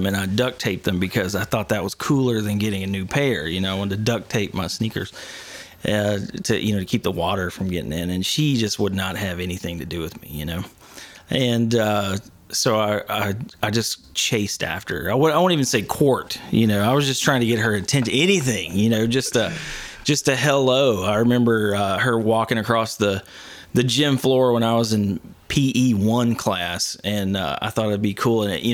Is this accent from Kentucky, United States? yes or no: yes; Vernon, Kentucky, United States; Yeah, man. A Kentucky Mountain boy. Vernon, Kentucky.